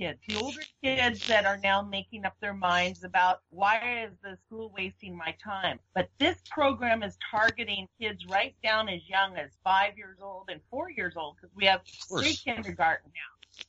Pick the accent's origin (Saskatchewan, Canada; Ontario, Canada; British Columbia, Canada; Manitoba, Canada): British Columbia, Canada; one of the big challenges we as British Columbians have had